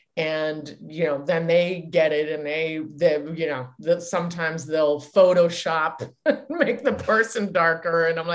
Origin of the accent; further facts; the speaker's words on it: Cambridge, Massachusetts, United States; also born or lived in Washington, District of Columbia, United States; I was really lucky to end up in Cambridge, which is about 5 minutes outside of Boston, when I was nine, because I was born in DC, which was at the time called Chocolate City.